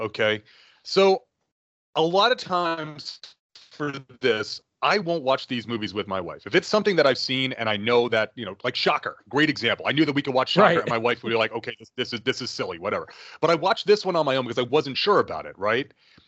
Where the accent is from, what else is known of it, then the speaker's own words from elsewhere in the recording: New York, United States; Growing up in New York, you had Crazy Eddies and nobody beats the Wiz, and nobody else from anywhere else in the country knew what the fuck you were talking about